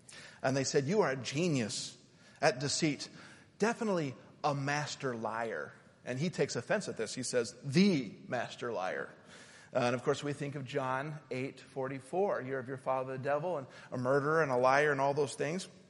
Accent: Utah, United States; also born or lived in Schenectady, New York; I was actually born in Schenectady, New York. I was raised in Utah. My parents moved out there when I was real small, but I was born there.

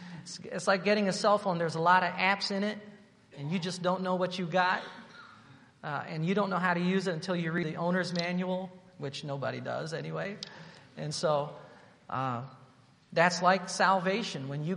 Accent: Angeles City, Central Luzon, Philippines; as a 15-year-old teenager growing up in Angeles City, Philippines.

